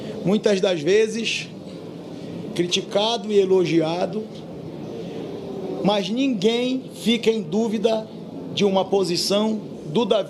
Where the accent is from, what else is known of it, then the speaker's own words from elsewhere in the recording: Brazil; O que nós queremos, enquanto brasileiros, homens e mulheres, é sermos reconhecidos pela nossa atuação